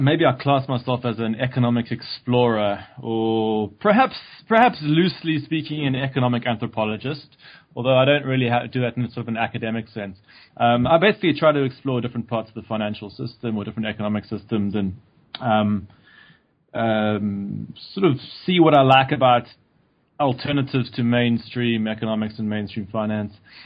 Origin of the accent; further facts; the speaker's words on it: South Africa; I came from South Africa, which you might tell from my accent.